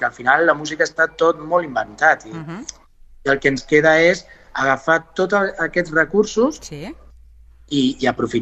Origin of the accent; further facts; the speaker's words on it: Rubí, Catalonia, Spain; jo també sóc de Rubí, està molt a prop.